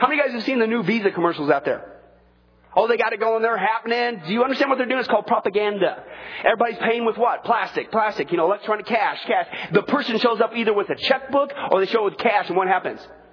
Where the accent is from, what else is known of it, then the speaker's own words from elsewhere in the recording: Kansas, United States; We're going to say howdy ho to Alethea Griggs from my home state. That's right, Kansas, the land of Oz and snooze and all that kind of funny stuff.